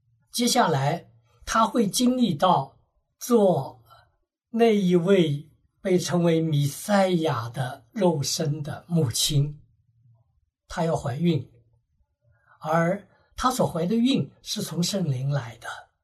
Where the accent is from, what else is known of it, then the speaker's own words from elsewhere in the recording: China; 我们中国人有些常话